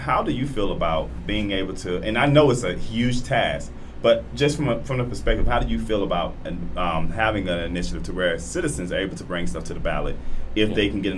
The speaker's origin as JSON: {"language": "English", "region": "Florida", "country": "United States", "said": "I'm from Florida. So constitutionally, as a citizen of the state of Florida"}